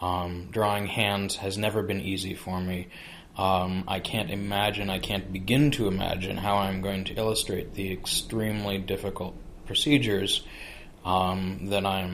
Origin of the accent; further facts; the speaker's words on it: Waltham, Massachusetts, United States; I'm from Waltham, and I've been knitting for about 3.5 years